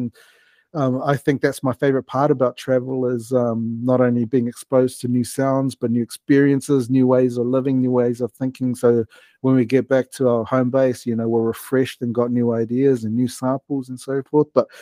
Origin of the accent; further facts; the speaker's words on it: Auckland, New Zealand; I guess growing up in South Auckland, there's this relationship in terms of the OGs between Ōtara and Māngere.